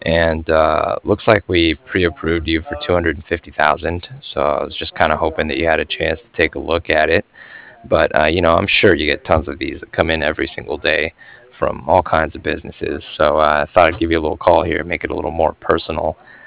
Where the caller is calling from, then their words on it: Cardiff, Wales, United Kingdom; I was calling from Cardiff, and I was calling regarding some financing that was done with Wells Fargo.